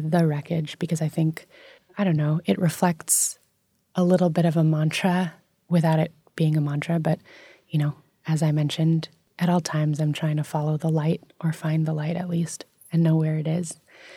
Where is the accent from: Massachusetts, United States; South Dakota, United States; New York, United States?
New York, United States; New York City; So as we spoke about, I grew up in New York City and I attended an international school from kindergarten through 12th grade